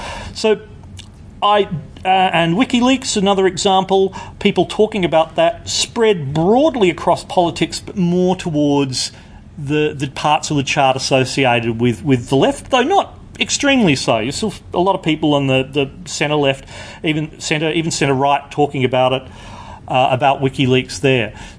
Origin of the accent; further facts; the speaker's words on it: Adelaide, South Australia, Australia; I'm from Adelaide, careful what you say.